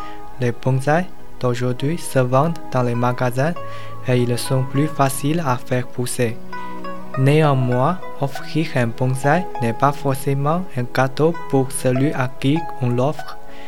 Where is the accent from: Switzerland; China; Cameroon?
China; French is a second language; je suis chinois.